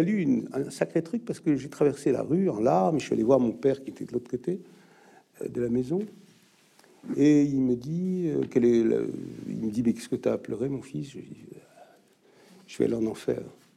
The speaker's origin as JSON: {"language": "French", "country": "Tunisia", "tie": "born or raised there", "said": "Mais je suis né en Tunisie, et j'étais bien en Tunisie."}